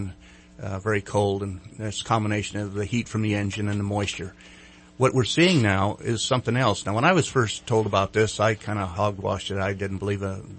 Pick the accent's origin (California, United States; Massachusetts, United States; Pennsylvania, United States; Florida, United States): California, United States; I grew up, I was born out here in Northern California and grew up here and a very outdoorsy type person